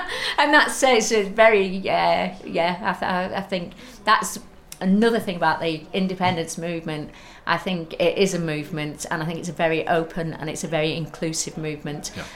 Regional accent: England, United Kingdom; born there; now in Scotland; I think both Carl and I are English-born Scots

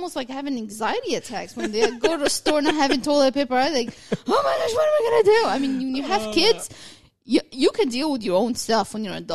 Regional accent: Egypt; now in United States; because I came from Egypt

